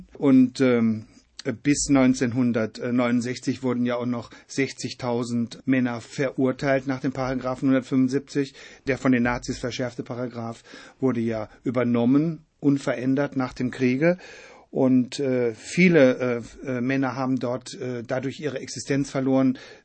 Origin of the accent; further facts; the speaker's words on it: North Rhine-Westphalia, Germany; Ich bin auf dem Bauernhof aufgewachsen